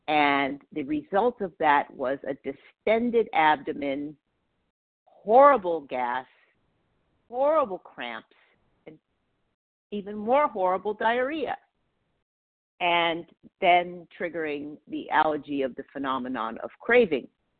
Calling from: Palmdale, California, United States; I'm a recovered compulsive overeater, and I'm calling from Palmdale, California, which is in Los Angeles County.

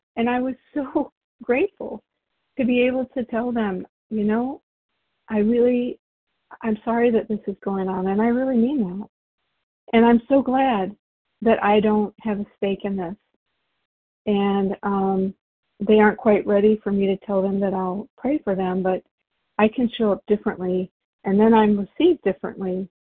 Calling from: Indiana, United States; I'm calling from Indiana

